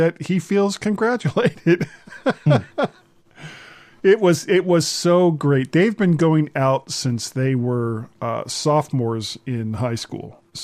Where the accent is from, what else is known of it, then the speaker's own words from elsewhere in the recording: Florida, United States; I grew up in South Florida where, it was pretty much hot all the time.